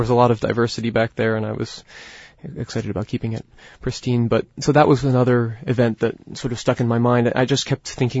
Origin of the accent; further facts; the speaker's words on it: United States; it means a lot to me as an American Jew